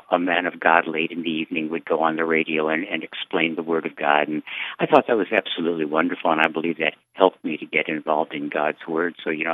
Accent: Lakewood, Ohio, United States; I did grow up in Cleveland. I grew up in Lakewood.

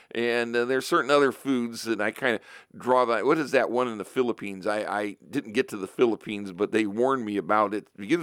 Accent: Richfield, United States; So I grew up in Richfield, and I didn't know anywhere you get Chinese takeout.

